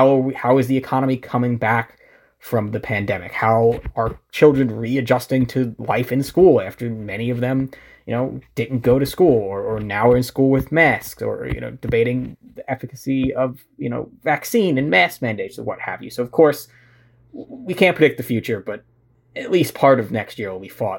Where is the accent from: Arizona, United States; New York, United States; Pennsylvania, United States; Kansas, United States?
New York, United States; Yeah, so I'll exclude my home state of New York.